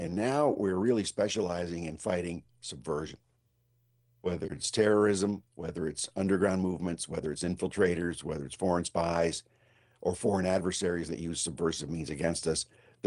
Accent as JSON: {"language": "English", "region": "New Hampshire", "country": "United States", "tie": "born or raised there", "said": "Well, they were building a nuclear power plant in my home state of New Hampshire."}